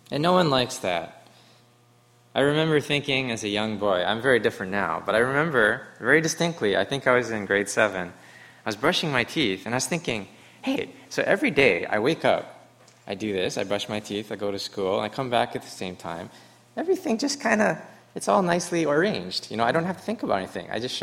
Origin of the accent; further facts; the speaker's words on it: Canada; now in United States; So I was sharing with the worship team that as a Canadian, we usually celebrate Thanksgiving in October.